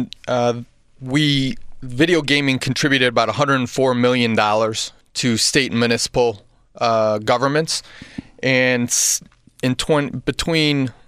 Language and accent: English; Lansing, Illinois, United States; I'm from Lansing, mm-hmm. and in Lansing, they were opted out originally and came back